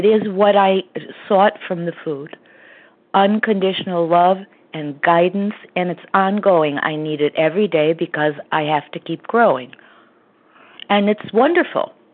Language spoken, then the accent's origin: English; Connecticut, United States; from Connecticut, and I'm a recovered compulsive overeater